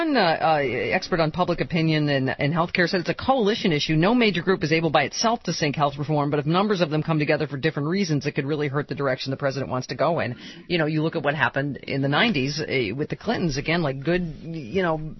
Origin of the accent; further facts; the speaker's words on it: Buffalo, New York, United States; he just did a town hall in my hometown in Buffalo this past weekend.